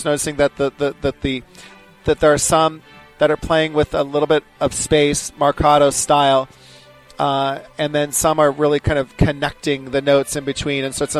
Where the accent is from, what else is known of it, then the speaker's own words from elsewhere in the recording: Pleasanton, California, United States; I'm from Pleasanton, California